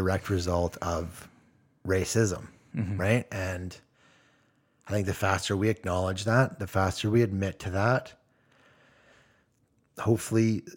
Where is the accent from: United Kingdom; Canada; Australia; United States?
Canada; because we're Canadian, right?